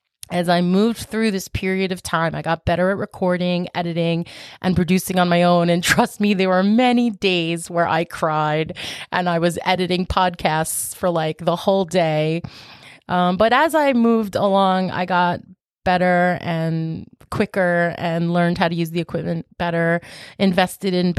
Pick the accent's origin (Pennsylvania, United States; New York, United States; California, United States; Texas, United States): New York, United States; Franklin Square; town of Franklin Square, New York. That's our most popular city. So this makes sense because that's my hometown.